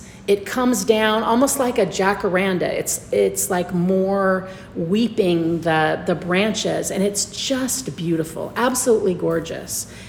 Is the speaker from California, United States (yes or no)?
yes; Long Beach, California, United States; And kumquats are a thing for me because when I was a kid, I grew up in Long Beach, and we had a raised planter on the deck of the pool at one end that had a kumquat tree.